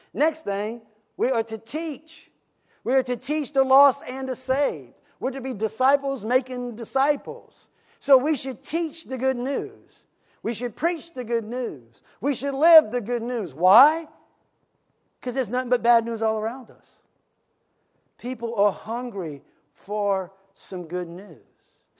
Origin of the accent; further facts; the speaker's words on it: Louisiana, United States; You see, when I first began in ministry, and I'm from South Louisiana, when I was young, you go to convenience stores or you go to hotels